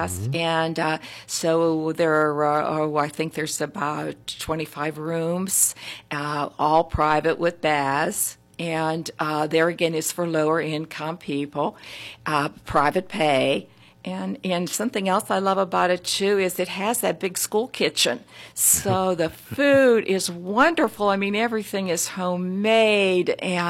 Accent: Butler, Pennsylvania, United States; now in Evans City, United States; No, I'm from Evans City. I was born and raised in Butler, but I married a man from Evans City, and I moved there, and that's where we raised our children, and that's where I live today.

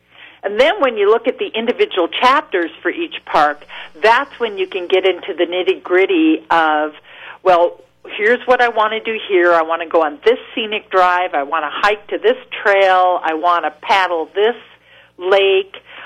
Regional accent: Washington, United States; my dad was a ranger before I was born in Mount Rainier National Park. And then he went on to become a Boeing engineer. But the whole time we were growing up, that's what we did as a family.

